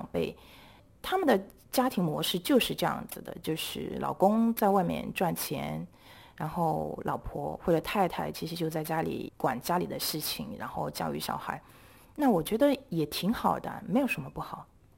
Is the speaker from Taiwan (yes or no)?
no; China; moved away as an adult; now in Hong Kong; 我是在内地出生长大，完成了我的本科学习，然后在内地继续工作了几年以后才来到香港。我是2009年到的香港。